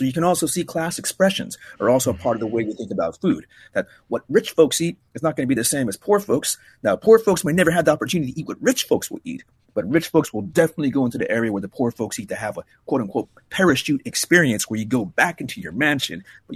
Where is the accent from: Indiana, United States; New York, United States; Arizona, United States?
Arizona, United States; Now, I'm from Arizona. And Arizona is a pretty tough place to be a Mexican-American. Yeah. At any rate, you know, I grew up in a little town, a little farm town in southeast Arizona.